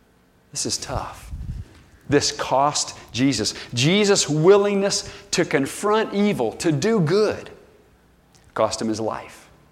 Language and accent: English; the South, United States; You know, I grew up in the South.